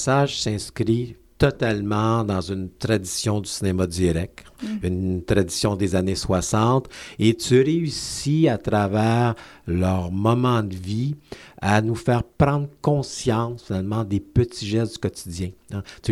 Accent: Quebec, Canada; qui fait partie, finalement, de notre ADN là, en tant que Québécois.

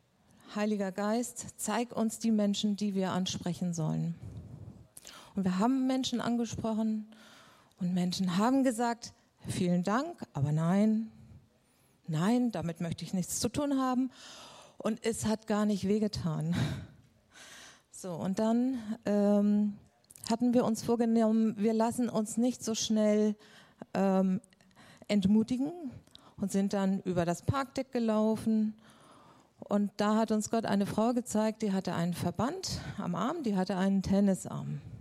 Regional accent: Hamburg, Germany; Außerdem bin ich Hamburgerin. Und Hamburger sind eher so ein bisschen distanziert und reserviert.

